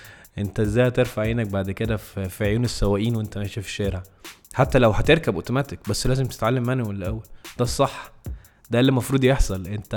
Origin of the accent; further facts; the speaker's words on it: Egypt; انا معتمد بقى ان انا جاي من مصر